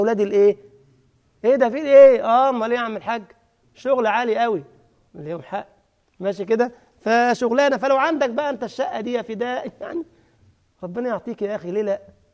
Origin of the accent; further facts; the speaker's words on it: Egypt; فعامل ما عندنا في مصر كده عمارة عالية قوي عملوها على النيل